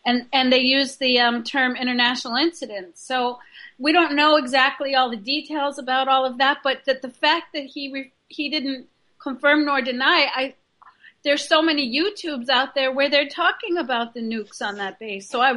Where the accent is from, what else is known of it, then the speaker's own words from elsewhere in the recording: United States; And speaking as an American, I will say many Americans, number one, haven't heard about Rendlesham in the first place.